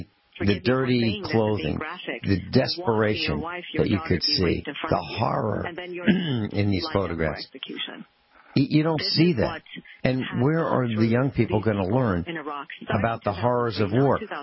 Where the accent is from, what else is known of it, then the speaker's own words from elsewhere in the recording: Virginia, United States; now in Missouri, United States; I mean, these farm boys in Missouri, we came from Virginia, and he didn't know anybody here, and the farm boys in Missouri were just brutal on him.